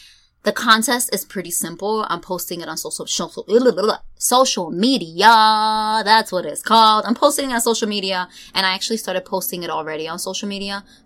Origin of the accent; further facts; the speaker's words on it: New York, United States; born there; That's where my family's from. My parents are from, even though I was born in New York.